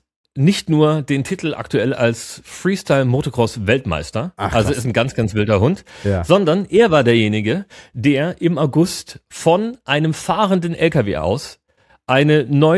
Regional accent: Mühlhausen, Thuringia, Germany; Er kommt aus Mühlhausen, ja, Hoch von drüben, genau wie ich, meine alte Heimat.

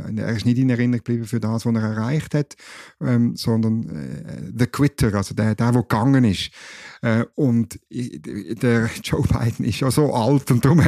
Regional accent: Bern, Switzerland; ich als Berner, ich sage Ihnen einfach, senken Sie die Steuern.

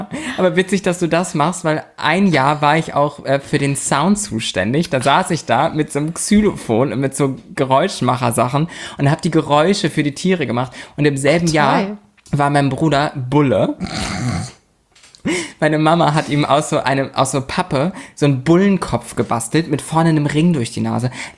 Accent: Lübeck, Schleswig-Holstein, Germany

